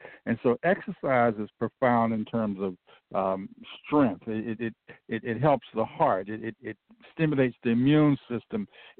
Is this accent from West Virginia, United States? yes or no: no; Cleveland, Ohio, United States; Now, that's significant for me because I'm from Cleveland.